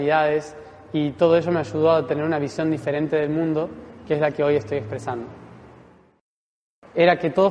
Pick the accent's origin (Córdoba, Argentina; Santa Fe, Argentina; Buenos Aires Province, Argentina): Santa Fe, Argentina; Venado Tuerto; de Venado Tuerto, Argentina. Y desde que era muy pequeño pude recordar